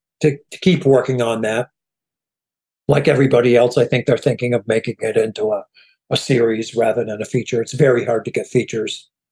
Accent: Schenectady, New York, United States; I'm from Schenectady, New York.

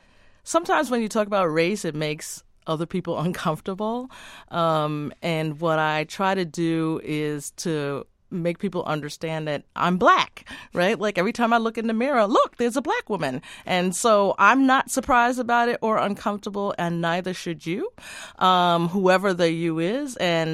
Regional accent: New York, United States; born there; I was born in New York, one of those Brooklynites he was just talking about.

